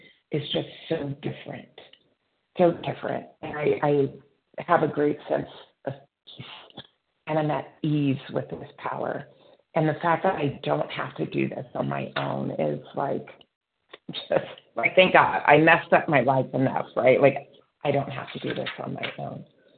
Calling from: California, United States; recovered compulsive overeater. I'm calling from California.

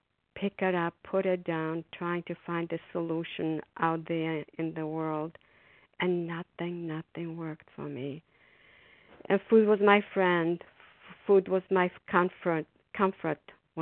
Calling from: Massachusetts, United States; and I'm calling from Massachusetts.

